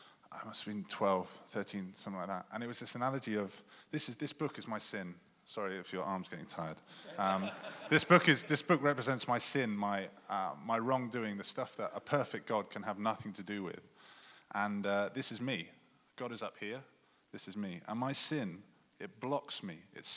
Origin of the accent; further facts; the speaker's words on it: England, United Kingdom; I grew up in England, and my dad was a vicar. So he was a C of E, Church of England vicar.